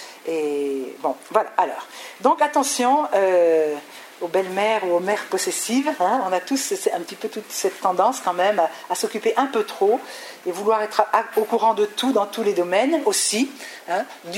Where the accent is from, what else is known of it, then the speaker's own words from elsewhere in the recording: North, France; puisqu'on est du Nord, et que ça se passait dans le Midi